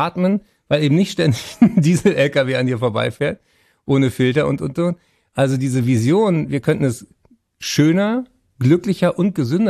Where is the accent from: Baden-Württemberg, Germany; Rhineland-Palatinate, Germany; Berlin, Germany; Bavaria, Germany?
Berlin, Germany; ich bin Berliner